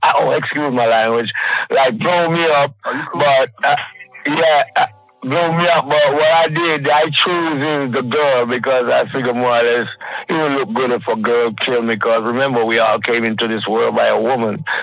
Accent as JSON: {"language": "English", "country": "Jamaica", "said": "as a Jamaican, to be honest with you"}